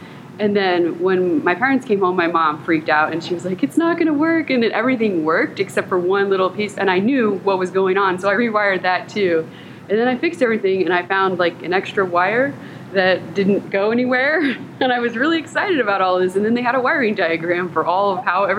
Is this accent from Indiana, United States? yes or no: yes; Indiana, United States; So I'm adopted. I grew up in Indiana, and my mom was a school teacher